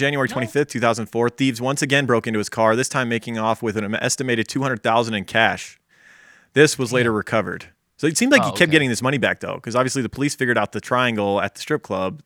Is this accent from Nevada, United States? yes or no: yes; Las Vegas, Nevada, United States; I grew up in Vegas. Everyone just thinks it's the strip. There's more to it.